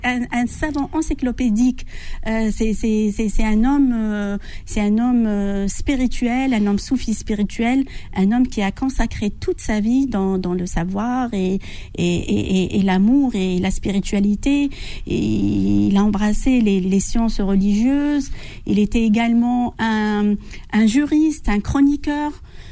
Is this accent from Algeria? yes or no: yes; Algiers, Algiers Province, Algeria; moi je suis une vraie citadine. J'ai grandi à Alger Centre, j'ai grandi à Bellecour, je suis née là-bas, j'ai grandi là-bas